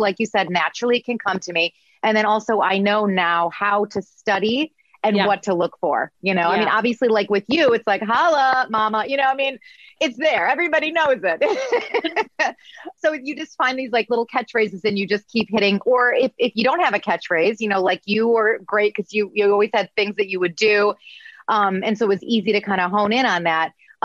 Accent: Midwest, United States; accent: Midwest; it's like I had to get rid of my Midwest accent

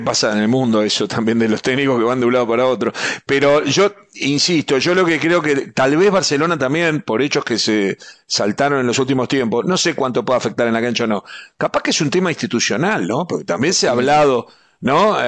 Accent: Uruguay; A ver, yo como uruguayo te digo que es un fenómeno

